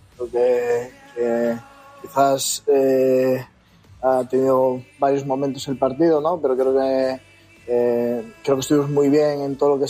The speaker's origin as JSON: {"language": "Spanish", "region": "Galicia", "country": "Spain", "said": "Los gallegos somos muy tal"}